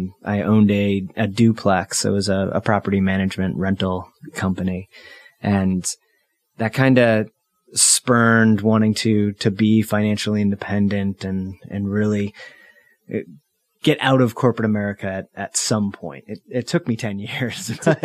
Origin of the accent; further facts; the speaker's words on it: New Hampshire, United States; also born or lived in New York / California; So I'm born and raised in New Hampshire.